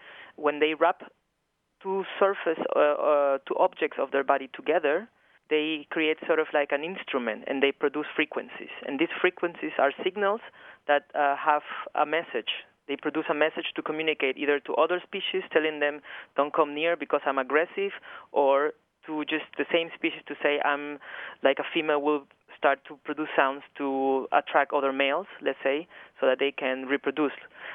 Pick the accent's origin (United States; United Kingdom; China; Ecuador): Ecuador; I'm from Ecuador